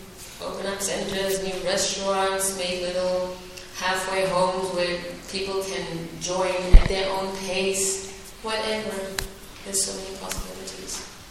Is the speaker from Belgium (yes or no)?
no; Botswana; I'm a Hare Krishna, what, I'm from Botswana